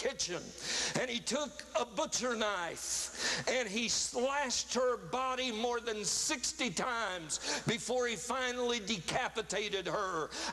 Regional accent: Indiana, United States; When I hear of the man from my home state of Indiana

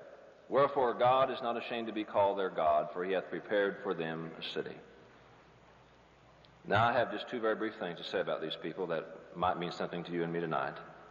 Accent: Helton, Indiana, United States; I kind of knew, I'm from Helton, Indiana, Brother Reggie, so it doesn't take a whole lot to get me excited.

